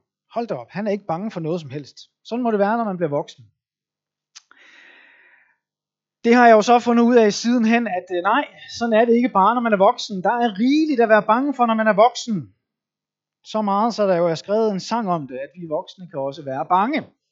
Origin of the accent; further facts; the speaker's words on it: Capital Region of Denmark, Denmark; selvom jeg kommer fra den anden side af åen, og jeg er indfødt bornholmer.